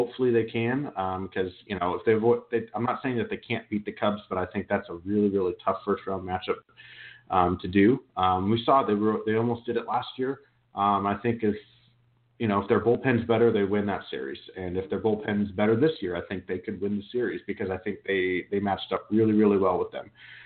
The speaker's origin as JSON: {"language": "English", "town": "Turlock", "region": "California", "country": "United States", "tie": "born or raised there", "said": "And now I grew up in Turlock, Modesto area."}